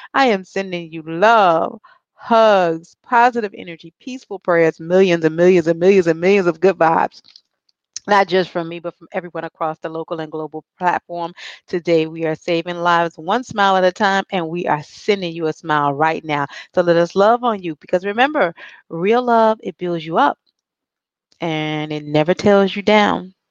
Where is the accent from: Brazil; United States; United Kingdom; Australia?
United States; Miami Beach, Florida; Tammy's in my hometown, which is Miami Beach, Florida.